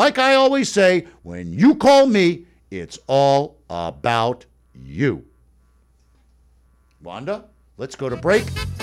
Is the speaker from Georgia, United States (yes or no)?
no; North Miami Beach, Florida, United States; And that's right, you can hear it in my voice. I'm a redneck from North Miami Beach.